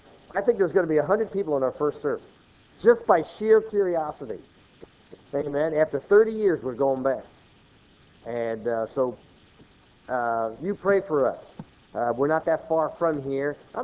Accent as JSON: {"language": "English", "town": "Jersey City", "region": "New Jersey", "country": "United States", "tie": "born there", "said": "And so I was born here in Jersey City, New Jersey, 1959."}